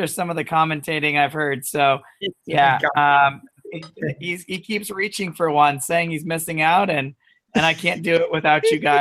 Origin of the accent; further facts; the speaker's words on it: Oakland, California, United States; So I'm from Oakland, so this is my hometown team.